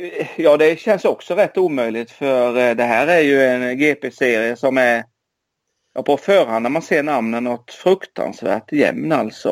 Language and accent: Swedish; Virserum, Kalmar County, Sweden; now in Växjö, Sweden; Ja, jag bor ju i Växjö, så vi bor inte så långt från varandra. Men jag är ju uppvuxen i Virserum